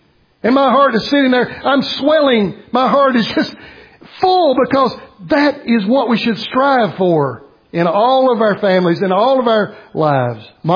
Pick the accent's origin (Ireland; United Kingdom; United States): United Kingdom; Bristol, South West England; I would say a normal, typical childhood for a guy growing up in Bristol.